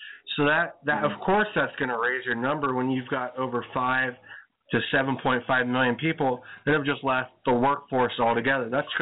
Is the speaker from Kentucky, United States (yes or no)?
no; Ohio, United States; And then he comes to my home state of Ohio.